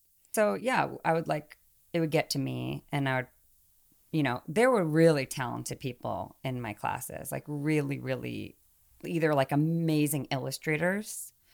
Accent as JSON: {"language": "English", "region": "Indiana", "country": "United States", "tie": "born there", "said": "I was born like 20 minutes outside Chicago, so not like really like deep Indiana, but definitely Midwest."}